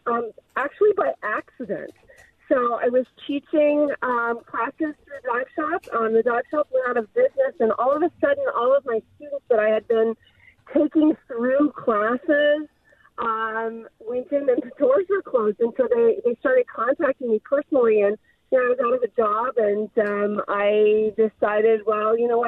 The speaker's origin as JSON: {"language": "English", "region": "Indiana", "country": "United States", "tie": "born or raised there", "said": "In high school, I begged my dad for us to take scuba diving lessons. I grew up in Indiana."}